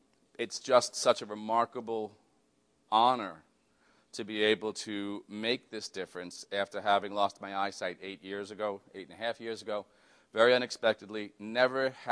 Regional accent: New York City, New York, United States; I'm from the East Coast. Yeah, so my city, New York City.

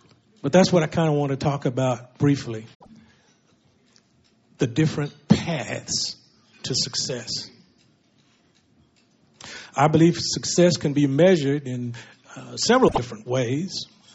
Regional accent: Texas, United States; now in California, United States; I am a native Texan, born and bred and raised in Texas, and that's the state I know and know the best.

